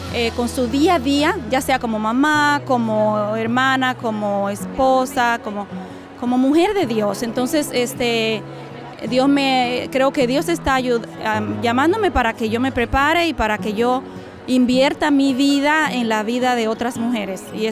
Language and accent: Spanish; Dominican Republic; now in Grand Rapids, United States; vivo en Michigan, en Grand Rapids, y soy dominicana.